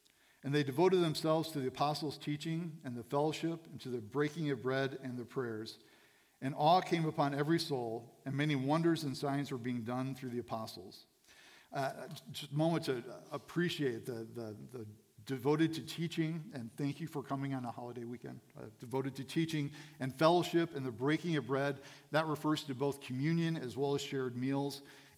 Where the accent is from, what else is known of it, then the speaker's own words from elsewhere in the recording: United States; it is something that I'm, as an American, I'm very passionate about, and this is Memorial Day weekend.